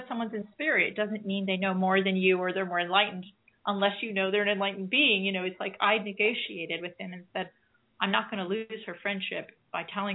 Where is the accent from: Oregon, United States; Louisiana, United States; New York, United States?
New York, United States; White Plains; I'm just a little girl growing up in White Plains, New York.